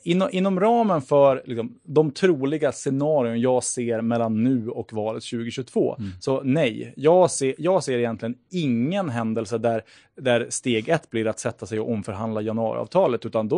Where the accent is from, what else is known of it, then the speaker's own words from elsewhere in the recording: Örnsköldsvik, Västernorrland County, Sweden; Vi är ju båda från Örnsköldsvik. Vi handlar ibland på samma Konsum.